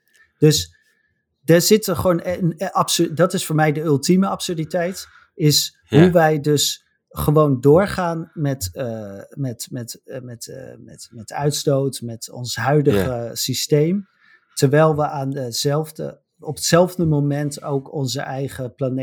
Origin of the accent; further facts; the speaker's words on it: Netherlands; Zeker als Nederlanders. We consumeren natuurlijk altijd meer dan we zouden moeten.